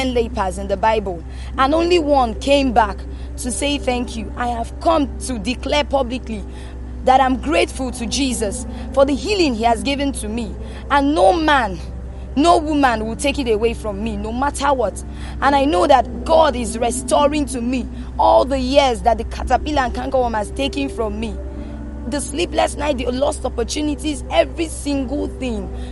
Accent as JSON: {"language": "English", "region": "Imo", "country": "Nigeria", "lives_now": "Enugu State, Nigeria", "said": "I'm from Imo State. I reside in Enugu State."}